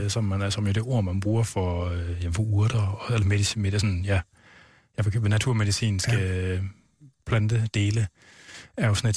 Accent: West Jutland, Denmark; Jeg er fra Vestjylland af.

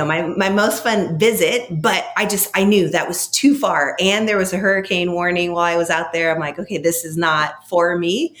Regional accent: Tucson, Arizona, United States; I always say that I lucked out because I'm from Tucson.

